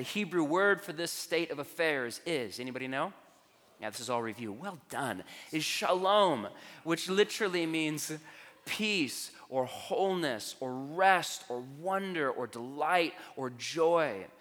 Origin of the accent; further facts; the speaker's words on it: Portland, Oregon, United States; I grew up in Portland in the 90s, long before Southeast was cool, to set the record straight.